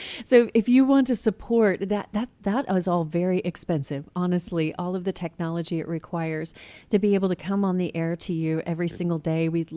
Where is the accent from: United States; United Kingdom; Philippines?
United States; Houston, Texas; I grew up in Space City.